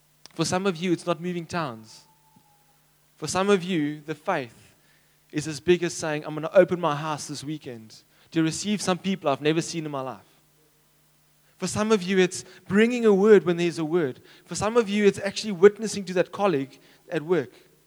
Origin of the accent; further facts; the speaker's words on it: Cape Town, Western Cape, South Africa; Like I was from Cape Town, I want to be here.